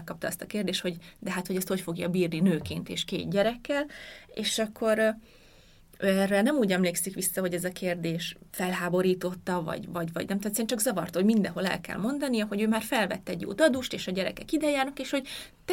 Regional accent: Hungary; Legalábbis akik mit nőttünk fel Magyarországon.

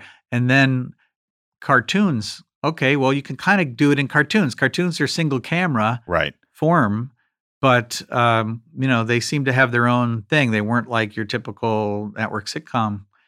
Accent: New York, United States; Like when I grew up in New York on PBS, you'd get Monty Python or Fawlty Towers or something

